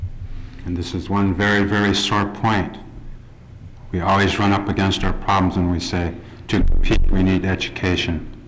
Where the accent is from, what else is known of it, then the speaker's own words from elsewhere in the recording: Haines, Alaska, United States; I remember growing up in Haines as a young boy.